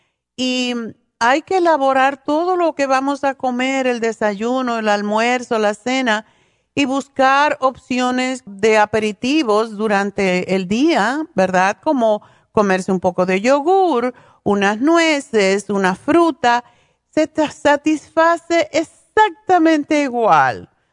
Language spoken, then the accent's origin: Spanish; Cuba; siendo cubana